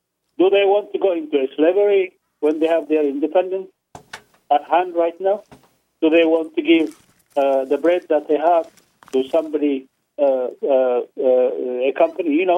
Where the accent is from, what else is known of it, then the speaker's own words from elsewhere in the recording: Arlington, Virginia, United States; I'm from Arlington, Virginia.